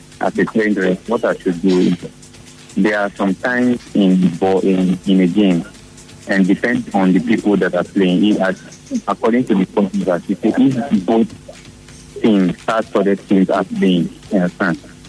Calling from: Nigeria; I'm calling from Nigeria.

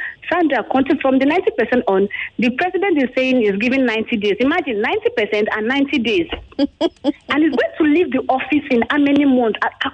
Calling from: Badore, Lagos, Nigeria; calling from Badore.

